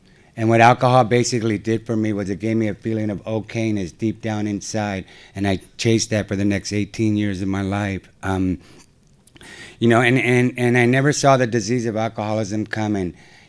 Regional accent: San Francisco, California, United States; splitting a six pack with a buddy that I grew up with in San Francisco on a Friday and Saturday night.

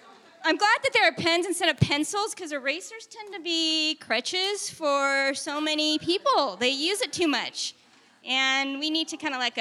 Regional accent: Portland, Oregon, United States; also born or lived in Eugene; I was born and raised here in Portland. Love it. And it's always been my hometown. There was a period of 12 years that Adam and I lived in Eugene, where I taught high school art.

